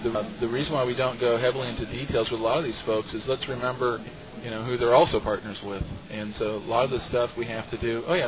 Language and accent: English; Indonesia; Sell product in my home country of Indonesia.